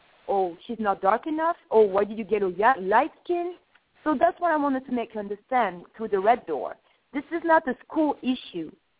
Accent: France; I am from France. I'm from Europe, but my parents are both black.

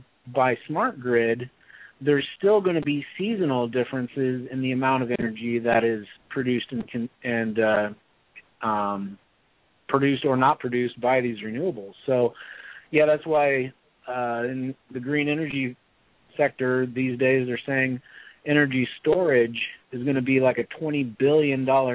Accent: Macomb, Illinois, United States; I grew up in West Central Illinois there with Macomb.

